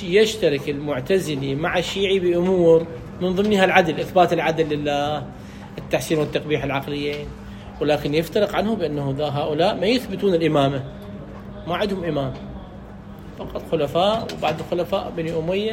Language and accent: Arabic; Iraq